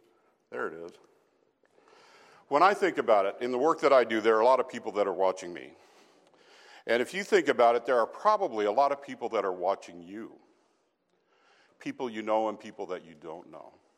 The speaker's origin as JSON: {"language": "English", "town": "Casper", "region": "Wyoming", "country": "United States", "tie": "born or raised there", "said": "I grew up in Casper, Wyoming."}